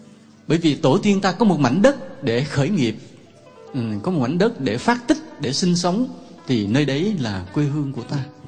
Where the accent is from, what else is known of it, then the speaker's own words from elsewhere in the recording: Southern Vietnam, Vietnam; như chúng tôi là sinh trưởng trong miền Nam, thì sống theo cái phong tục tập quán sinh hoạt của người miền Nam